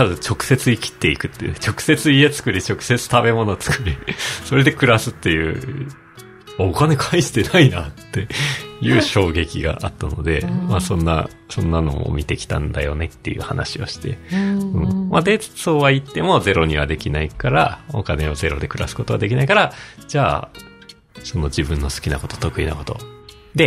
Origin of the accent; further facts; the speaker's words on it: Hokkaido, Japan; 僕はもともと北海道出身だから